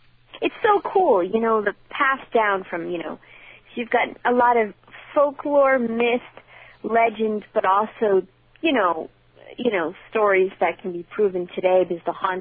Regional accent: Marblehead, Massachusetts, United States; my hometown, because Marblehead being right next to, my growing up town, rather, next to Salem is so filled with ghosts.

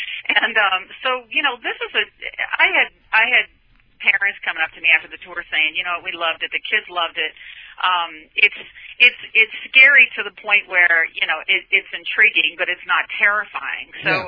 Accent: Kentucky, United States; I grew up in Kentucky, and you know, we had a bunch of kids, and you know, no money, so, a bunch of Catholics.

